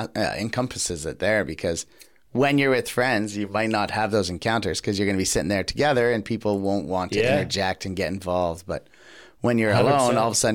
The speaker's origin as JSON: {"language": "English", "country": "Canada", "said": "And like as a Canadian, they'll just be like, they might not even notice you're not from around there."}